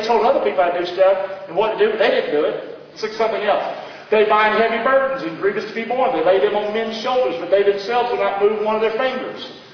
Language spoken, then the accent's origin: English; the South, United States; Because I was raised that way in the South.